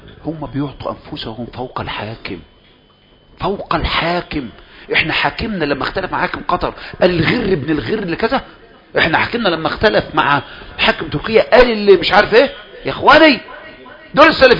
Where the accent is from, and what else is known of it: Egypt